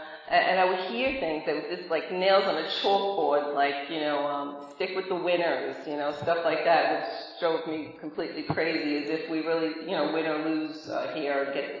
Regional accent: Brooklyn, New York, United States; accent: Brooklyn; That's why I said I'm not in Brooklyn anymore, as if you couldn't tell I'm from Brooklyn, right? It's probably still have a little bit of the accent.

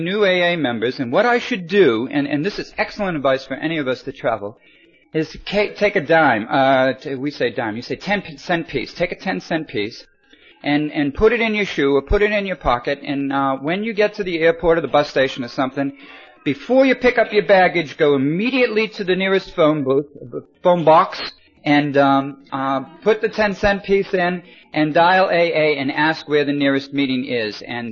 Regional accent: United States; now in Australia; I'd like to share some of my perceptions as an American about some of the meetings that I've attended here in Australia, both in New South Wales, Queensland, and other places.

